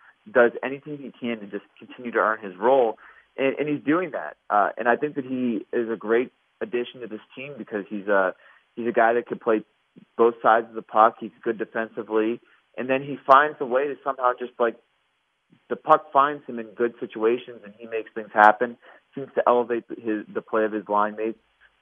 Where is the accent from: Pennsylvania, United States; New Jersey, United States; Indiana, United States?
Pennsylvania, United States; Latrobe; so I grew up in Latrobe.